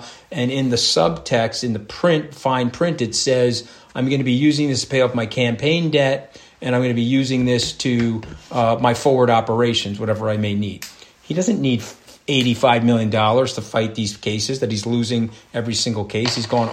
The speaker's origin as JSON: {"language": "English", "region": "New York", "country": "United States", "said": "Do you think I care? I'm a New Yorker."}